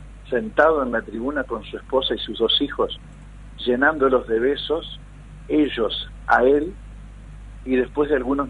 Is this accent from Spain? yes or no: no; Argentina; Al gol lo grité como apasionado argentino, ¿no?